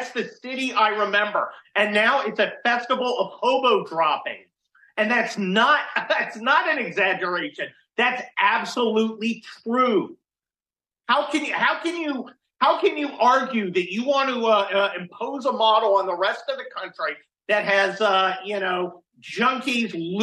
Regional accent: San Mateo, California, United States; Look, I grew up in San Mateo, California. It's about 10-15 miles south of San Francisco. So I went there a lot as a kid.

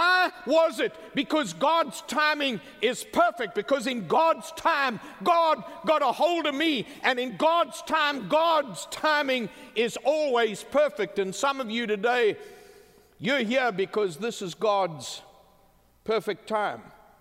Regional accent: KwaZulu-Natal, South Africa; I don't understand that why would I have grown up in Zululand in Africa? Why would I come from Africa? Why would I be born in Africa? Why would I go to boarding school in Africa?

